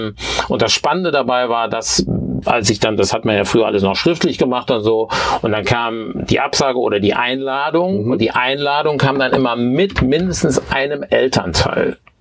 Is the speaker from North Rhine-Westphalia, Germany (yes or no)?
yes; Bergneustadt, North Rhine-Westphalia, Germany; ich bin also ganz korrekt in Bergneustadt geboren. Okay. Das ist aber Kreis Gummersbach. Okay. Genau, und habe auch in Bergneustadt Abitur gemacht